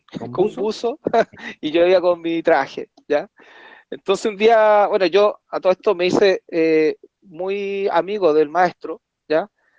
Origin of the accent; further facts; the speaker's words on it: Chile; No, le dije, yo soy chileno.